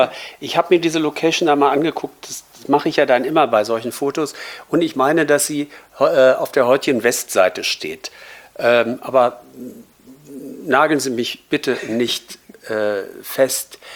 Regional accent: Berlin, Germany; ich bin Teil meiner Kindheitsjahre in Schöneberg aufgewachsen.

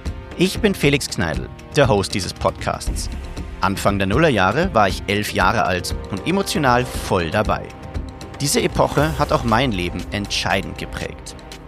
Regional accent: Bavaria, Germany; In meiner Heimat am Tegernsee, der keine Stunde entfernt von München liegt, spiele ich zu der Zeit selbst im Verein.

